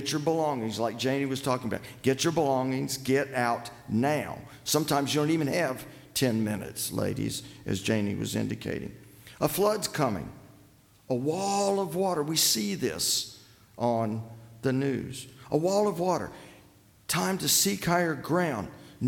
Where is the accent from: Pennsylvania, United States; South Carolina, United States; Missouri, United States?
Missouri, United States; I'm originally from Missouri, and we have tornadoes.